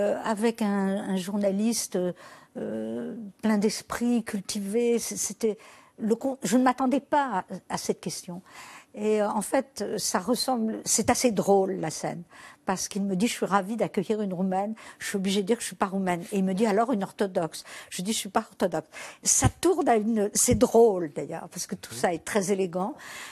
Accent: France; une des premières fois de ma vie où je dis « je suis française »

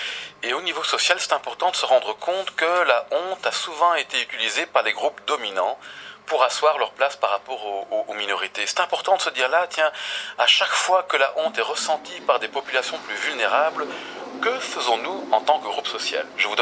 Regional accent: Belgium; accent: Belgian; Moi avec mon accent belge à Paris, je peux en avoir honte.

